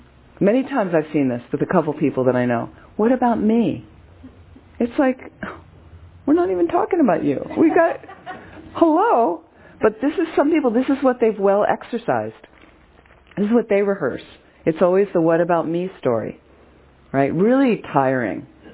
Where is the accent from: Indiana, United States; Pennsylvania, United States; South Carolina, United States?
Pennsylvania, United States; Philadelphia; So if it's in the States and I say Philadelphia, well, now they have this context and they go, oh, okay.